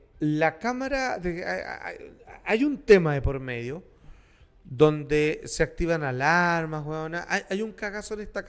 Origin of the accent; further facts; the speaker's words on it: Chile; No, yo soy muy, muy chileno.